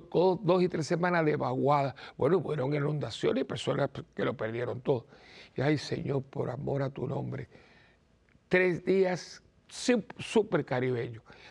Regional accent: Miami, Florida, United States; also born or lived in Cuba / Puerto Rico / Rome, Italy / Colombia; yo nací en Cuba. Me crío porque mis años de 11, 12, 13 fueron en Miami. Llego a Puerto Rico como a 16, 17 años. He vivido en Puerto Rico. Estudié 8 años en Roma. Estuve un año y medio en Colombia. Mis abuelos son españoles

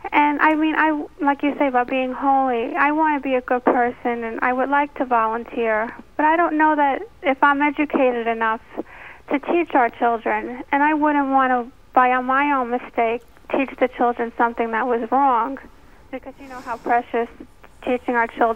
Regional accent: New Jersey, United States; I'm from New Jersey.

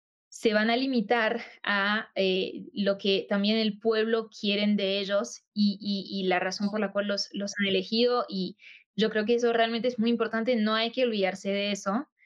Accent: France; yo crecí en Francia, en un país en el que pues tengo nacionalidad, ¿no? Entonces también tengo la posibilidad de votar en Francia

